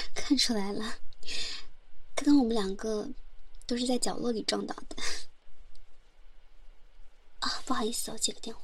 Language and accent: Chinese; Guangdong, China; 哎，广东人，我是广东的